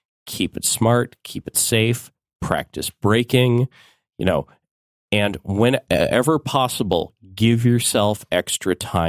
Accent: Minnesota, United States; Look, I'm not proud of this, but I grew up in Minnesota, and I have ridden through a couple snowstorms before.

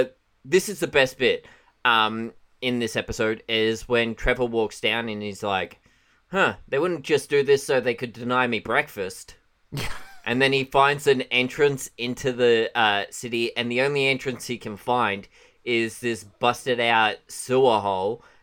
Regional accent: Australia; I am Australian. I have lived in a fairly rural place when I was younger. My granddad did own a farm.

